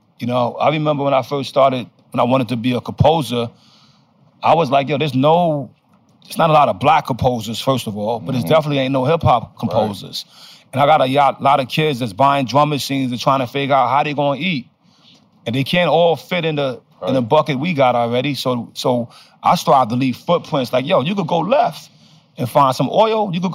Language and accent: English; Brownsville, New York, United States; And yeah, but I'm from Brownsville, never ran, never will, yo.